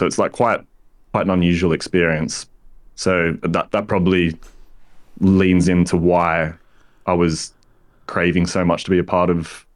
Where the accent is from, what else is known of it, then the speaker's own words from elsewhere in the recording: Australia; growing up in Australia on the other side of the world.